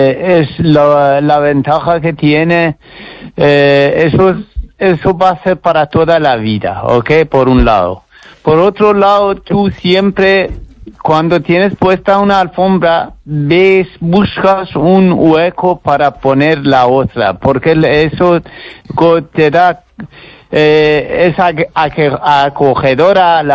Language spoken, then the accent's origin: Spanish; Iran; Spanish is a second language; now in Spain; Soy persa de Irán, sí.